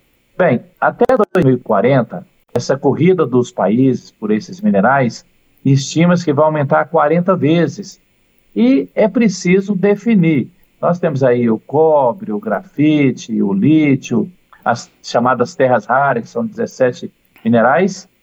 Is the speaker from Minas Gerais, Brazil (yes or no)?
yes; Minas Gerais, Brazil; Eu sou de Minas, tem uma região de Minas que chama Poços de Caldas, no sul de Minas.